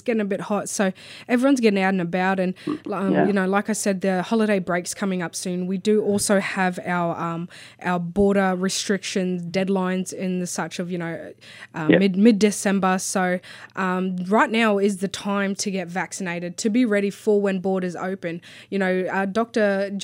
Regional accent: Queensland, Australia; we're from North Queensland. Is this not resembling like the mugginess?

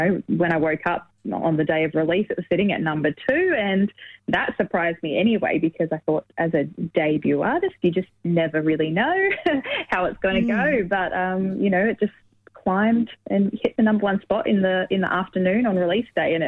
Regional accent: Melbourne, Victoria, Australia; also born or lived in South Australia / Auckland; I was born in South Australia, then lived in Auckland for a little bit, but have pretty well been in Melbourne since I was about 3.5. So it's very much home.

